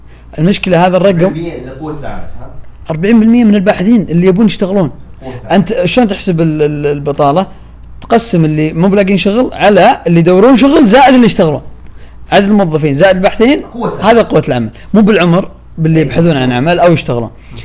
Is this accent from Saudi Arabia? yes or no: yes; Saudi Arabia; عندنا في السعودية أنا قابلت كثير من العاطلين عن العمل